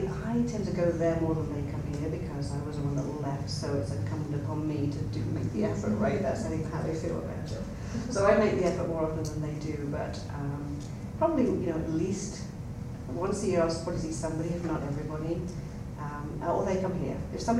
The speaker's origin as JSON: {"language": "English", "region": "England", "country": "United Kingdom", "moved": "as an adult", "lives_now": "United States", "said": "Yeah, so I'm from England, 30 years ago."}